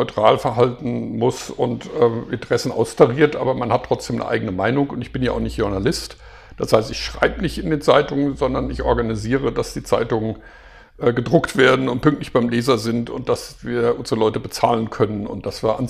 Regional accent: Hagen, North Rhine-Westphalia, Germany; weil ich in meiner Jugend hier in Hagen, wo ich aufgewachsen bin, wo ich meine Jugendzeit verbracht habe, ich habe in Bochum studiert, dann habe ich immer noch in Hagen gewohnt

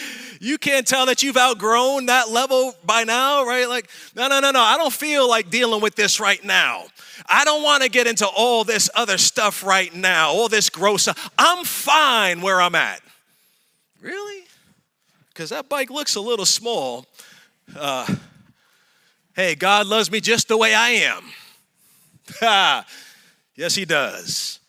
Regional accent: New York, United States; I'm from the city. Shoot, I'm from New York.

